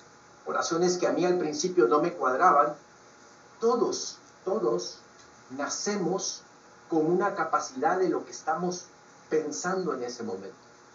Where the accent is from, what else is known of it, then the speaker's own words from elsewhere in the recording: Guatemala; Yo soy guatemalteco